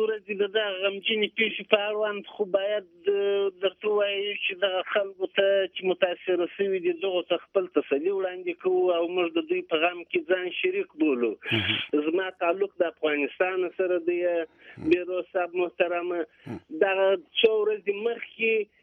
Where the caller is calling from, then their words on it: Kerman, Kerman Province, Iran; د ایران په کرمان کې یم، په جنوبي شرق کې.